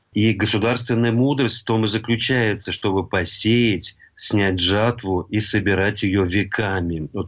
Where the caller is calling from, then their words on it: Italy; Ну, я из Италии вещаю